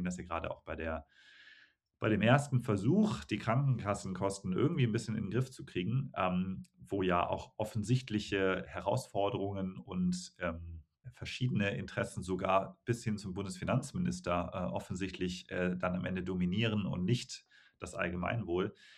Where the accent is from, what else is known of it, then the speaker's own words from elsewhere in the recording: Germany; was wir als Deutsche ja eigentlich immer anstreben und wofür wir bekannt sind